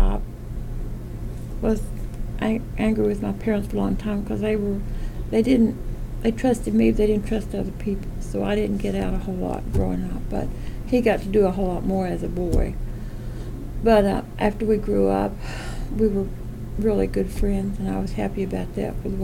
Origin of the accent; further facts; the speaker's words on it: Evarts, Kentucky, United States; I was born and brought up in Harlan County, Kentucky, Everts to be precise.